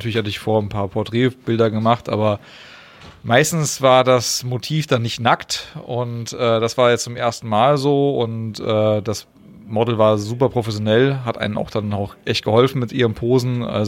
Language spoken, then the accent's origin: German; Kirchlinteln, Lower Saxony, Germany; ich komme aus Kirchdindeln, das ist vor den Toren von Bremen.